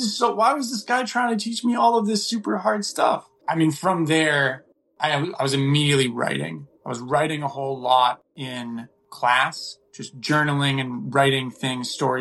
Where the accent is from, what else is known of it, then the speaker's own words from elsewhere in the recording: Marion, Massachusetts, United States; I go back home to Marion, Massachusetts, small conservative town